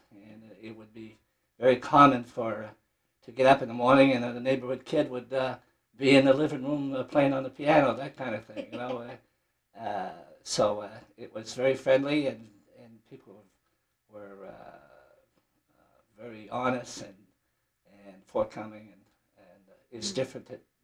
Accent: Lewiston, United States; Yes, I was grew up in Lewiston. I went to Lewiston High School, graduated from Lewiston High School in 1955.

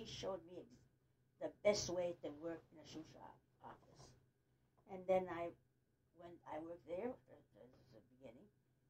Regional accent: Lewiston, Maine, United States; now in Auburn, United States; Well, I was born in Lewiston. I grew up, stayed in Lewiston until I got married. After I got married, I moved to Auburn.

